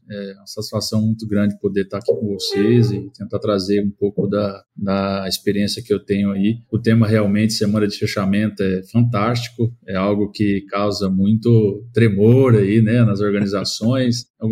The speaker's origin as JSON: {"language": "Portuguese", "region": "Rondônia", "country": "Brazil", "said": "Eu sou nascido em Rondônia, eu sou rondoniense, me formei em 2012, né?"}